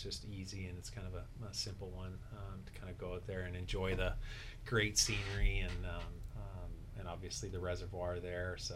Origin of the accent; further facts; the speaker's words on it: Western Canada, Canada; No, so we were, well, I grew up in Western Canada, but we were in Jacksonville, Florida.